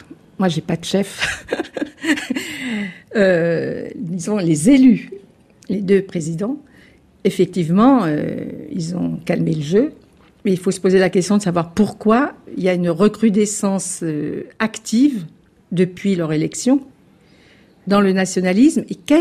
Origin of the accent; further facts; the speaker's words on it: Corsica, France; Je n'ai pas besoin de signes ostentatoires pour prouver que je suis corse.